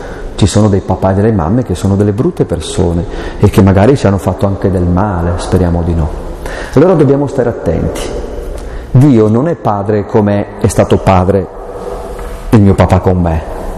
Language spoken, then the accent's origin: Italian; Aosta Valley, Italy; io sono contento in quanto valdostano